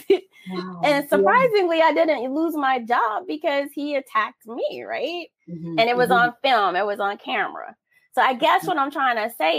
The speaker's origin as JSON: {"language": "English", "town": "Detroit", "region": "Michigan", "country": "United States", "tie": "born or raised there", "said": "So I grew up in Detroit."}